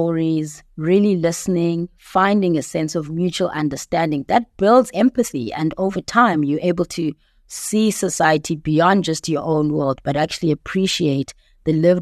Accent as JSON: {"language": "English", "town": "Butterworth", "region": "Eastern Cape", "country": "South Africa", "tie": "born or raised there", "said": "I grew up in the Eastern Cape in South Africa, a small town called Butterworth."}